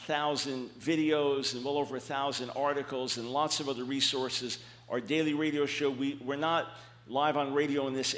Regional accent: New York, United States; I'm from New York, and we're pretty quick from New York.

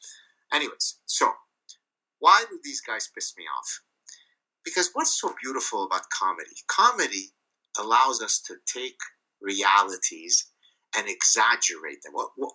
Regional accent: Canada; because as I keep reminding people, I'm Canadian. I'm not going to vote in this election.

